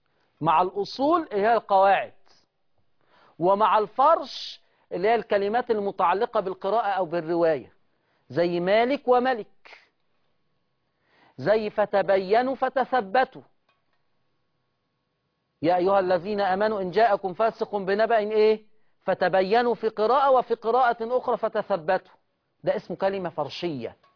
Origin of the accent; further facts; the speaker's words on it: Egypt; أن يرفع عن أهل الإسلام وعن بلدنا مصر هذا الوباء والبلاء